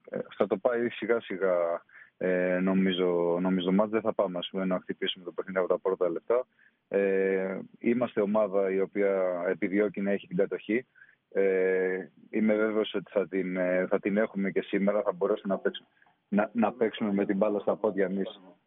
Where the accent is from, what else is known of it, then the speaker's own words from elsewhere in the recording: Greece; αλλά εμείς είμαστε Έλληνες και έχουμε δείξει ότι στο παρελθόν οι έδρες δεν μας φοβίζουν.